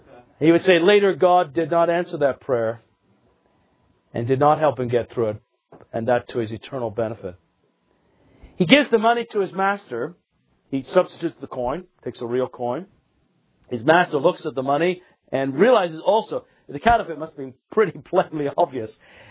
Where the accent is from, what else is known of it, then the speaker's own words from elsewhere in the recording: England, United Kingdom; And even when I was growing up in England in the 50s and early 60s, it was still there.